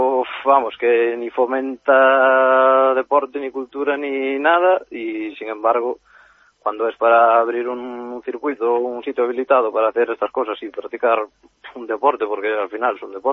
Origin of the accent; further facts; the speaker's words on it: Pontevedra, Galicia, Spain; yo porque soy de aquí de Pontevedra